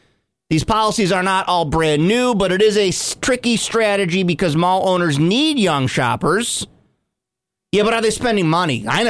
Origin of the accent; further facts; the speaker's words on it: New York, United States; Like, growing up in Oswego County, you never came to Carousel Mall.